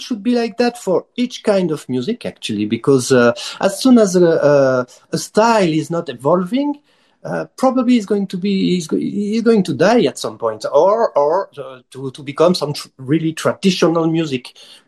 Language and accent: English; France; English is a second language; obviously I'm not Jamaican, I'm not from the UK neither, and I'm from France, so probably, I'm sure of that, I have this a specific way to produce and to play this music